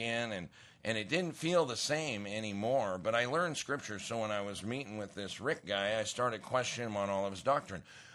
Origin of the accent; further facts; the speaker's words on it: Great Falls, Montana, United States; I rode my bike down to the church in my hometown of Great Falls, and I asked the pastor.